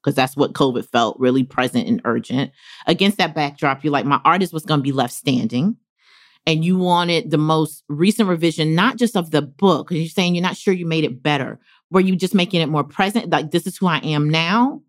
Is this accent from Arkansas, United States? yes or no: no; North Carolina, United States; You're from Mississippi. I'm from North Carolina. We both come from the Black Southern tradition.